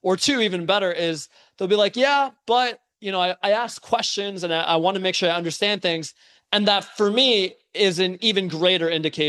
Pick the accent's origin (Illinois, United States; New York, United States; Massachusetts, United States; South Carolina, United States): New York, United States; New York City; And I didn't know how to drive for a long time growing up in New York City.